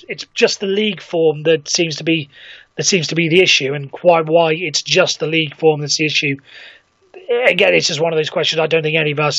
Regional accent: Wales, United Kingdom; You know, David Brooks, speaking as a Welshman, absolutely love the fact that he's tearing teams apart.

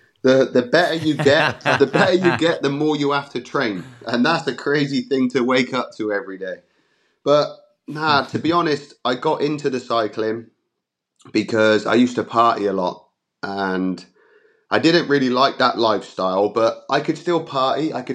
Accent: United Kingdom; And being British, it doesn't make it any easier.

